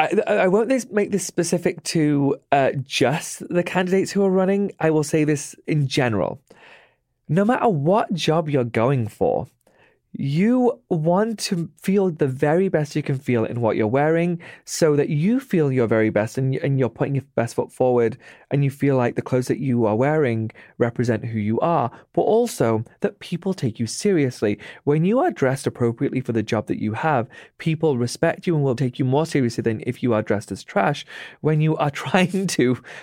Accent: Pakistan; Before 9/11, I was worried that somebody would attack me for being Pakistani.

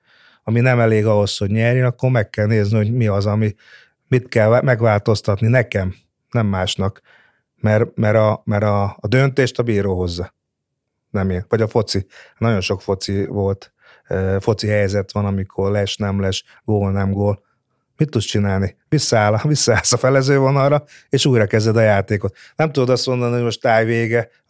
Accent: Hungary; mi magyarok vagyunk, tehát el lehet innen menekülni, meg el lehet futni, de akkor is magyar lesz-e.

